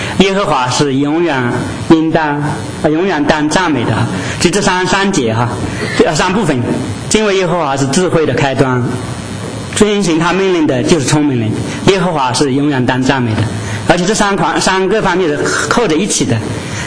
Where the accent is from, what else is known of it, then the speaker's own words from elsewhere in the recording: China; 就是我们甚至从大陆过来的